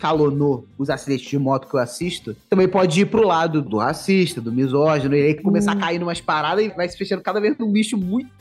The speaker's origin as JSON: {"language": "Portuguese", "region": "Rio de Janeiro", "country": "Brazil", "said": "Mano, sério, sou carioca"}